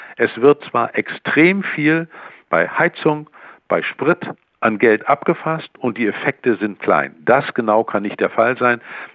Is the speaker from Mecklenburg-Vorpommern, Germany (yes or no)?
yes; Mecklenburg-Vorpommern, Germany; Ich komme, wie ich sagte, aus Mecklenburg-Vorpommern.